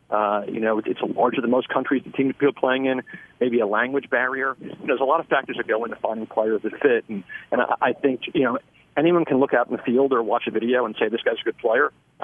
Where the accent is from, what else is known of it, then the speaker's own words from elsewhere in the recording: New York, United States; now in Nashville, United States; And, you know, growing up in New York, I would say, you know, Broadway downtown in Nashville is it's like Times Square in New York.